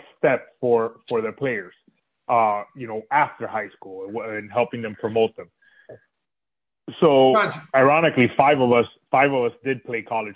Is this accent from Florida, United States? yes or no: yes; Miami, Florida, United States; I grew up when I was growing up in Miami, we only had the Dolphins and the Miami Hurricanes.